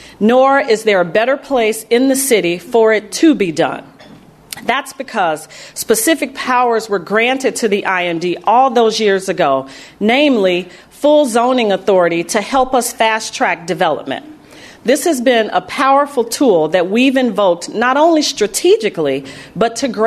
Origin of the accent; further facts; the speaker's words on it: Illinois, United States; as prevalent today as it was when I was a young elementary school girl growing up in South Shore and as a teenager attending high school on the West Side.